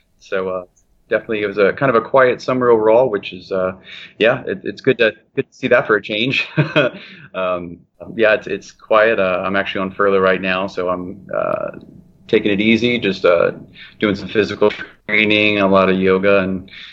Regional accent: Fort Smith, Arkansas, United States; I grew up in Fort Smith, Arkansas. Lived there until I was 18, then went to school in Central Arkansas.

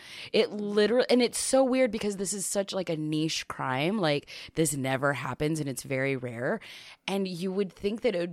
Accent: United States; And, you know, as an American person, like we don't use that those kinds of sounds very often, at least in words.

